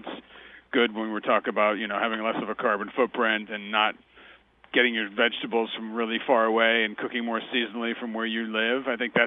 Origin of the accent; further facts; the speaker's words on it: France; also born or lived in Italy; I grew up in France and Italy, so I got to, my palate was, I think, well trained as a kid.